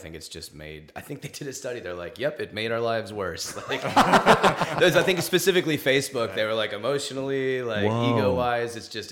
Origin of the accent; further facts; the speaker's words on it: Los Angeles, California, United States; Los Angeles. I was born here.